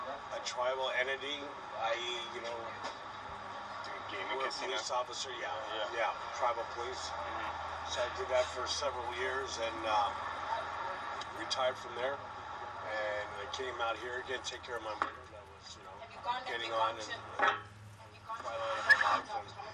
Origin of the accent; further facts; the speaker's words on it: Thousand Oaks, California, United States; also born or lived in Inglewood; I was born in Inglewood, California. Mm-hmm. Maybe an hour away from here.